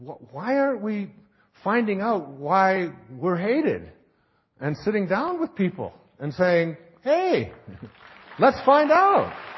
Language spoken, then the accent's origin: English; Michigan, United States; Well, I grew up in Michigan and they come up and they're yellow